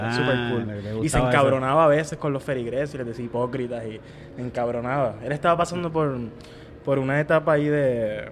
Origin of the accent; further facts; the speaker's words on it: Ciales, Puerto Rico; Yo soy de Ciales, by the way.